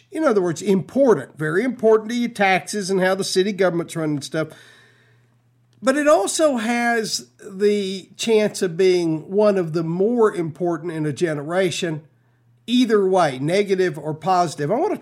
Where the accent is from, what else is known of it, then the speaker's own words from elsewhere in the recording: Texas, United States; Well, if you grew up where I grew up on the Llano Estacado, which was named by Spanish explorer Francisco Vazquez de Coronado, and you have Coronado High School, Coronado Shopping Center, and Coronado this and that, you know a lot about Coronado.